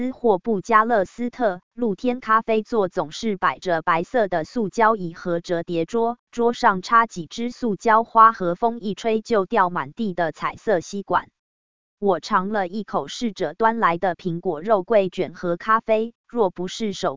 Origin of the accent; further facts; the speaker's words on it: Taiwan; 来不及跟他说我们其实是台湾人。